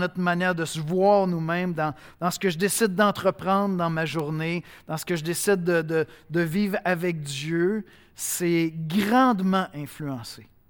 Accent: Cameroon; now in Canada; Moi, je suis Canadien, je suis Québécois. J'essaie de l'être, mais je suis encore pas mal Camerounais dans l'âme.

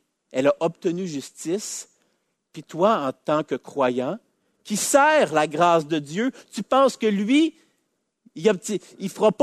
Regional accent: Quebec, Canada; Parfois, en tant que Québécois, on est indifférent à la misère humaine.

